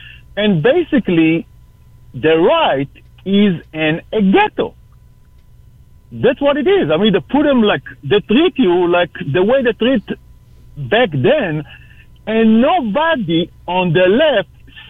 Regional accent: United States; treat me as American and start to put me as a right or as a left, because we all American after all, right?

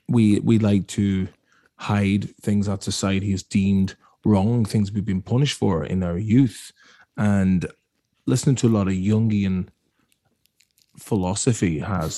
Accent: Kingscourt, County Cavan, Ireland; King's Court and Cavan.

